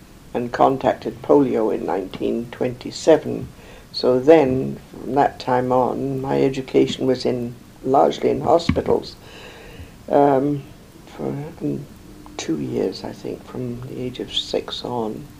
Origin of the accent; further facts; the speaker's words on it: England, United Kingdom; also born or lived in Sweden; now in Canada; Oh, well, I was born in Sweden, yes, and then I was taken to England to join my father.